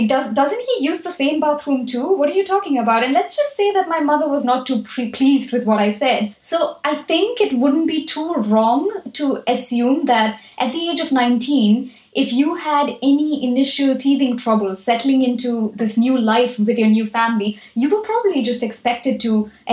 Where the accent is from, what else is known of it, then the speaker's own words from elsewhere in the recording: Kerala, India; I'm from Kerala myself